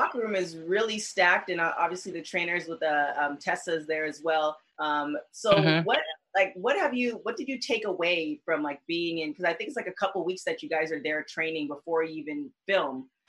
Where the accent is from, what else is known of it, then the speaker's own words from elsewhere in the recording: Toronto, Ontario, Canada; I'm from Toronto.